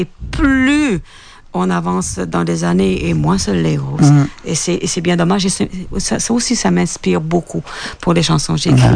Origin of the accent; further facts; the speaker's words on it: Quebec, Canada; Alors moi, quand je disais « Je viens du Canada », les gens pensaient que je venais du pôle Nord